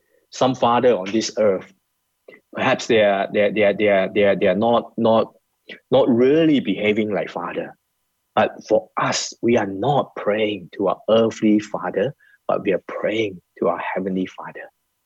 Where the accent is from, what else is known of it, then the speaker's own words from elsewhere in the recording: Malaysia; growing up in Malaysia, as a Chinese or as a Malay or Indians